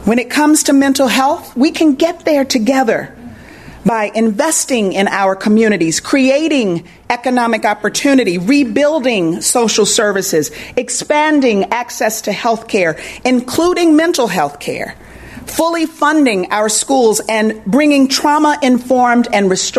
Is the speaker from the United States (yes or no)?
yes; Illinois, United States; as someone born and raised on the South Side.